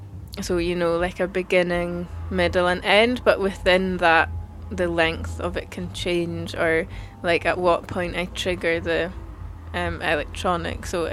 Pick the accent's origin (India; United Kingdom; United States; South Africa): United Kingdom; Scotland; first language Gaelic; English is a second language; I come from the Highlands of Scotland, and my first language is Gaelic